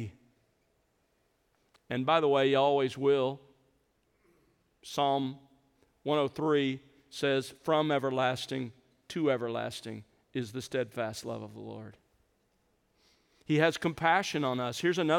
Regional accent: the South, United States; Growing up in the South, we grew up calling our father Daddy.

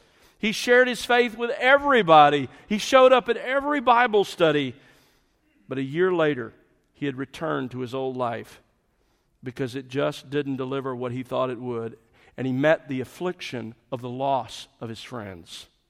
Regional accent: the South, United States; growing up in the South, I saw a graphic illustration of this reality almost every day of my life

